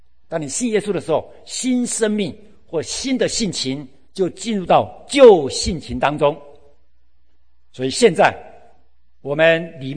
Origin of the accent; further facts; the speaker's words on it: Taiwan; 又是我们台湾话说那个包粽子的那个粽子的那个挂啊